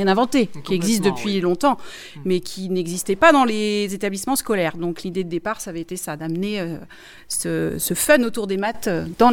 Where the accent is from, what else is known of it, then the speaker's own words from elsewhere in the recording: Pays de la Loire, France; Nous venons de Vendée.